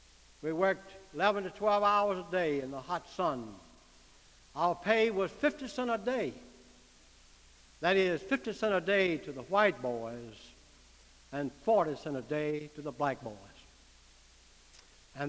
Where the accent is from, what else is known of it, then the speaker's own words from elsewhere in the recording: Florida, United States; I was born and reared in North and West Florida during the days of the Depression.